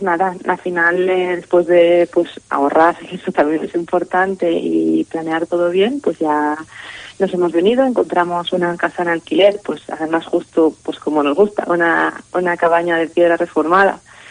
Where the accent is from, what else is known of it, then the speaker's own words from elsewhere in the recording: Castellón, Valencian Community, Spain; Bueno, pues eso, que soy de Castellón, pero